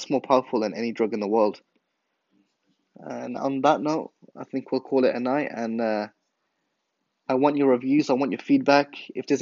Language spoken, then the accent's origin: English; England, United Kingdom; And I don't know whether that's something that's growing up in England, but I love rainy weather.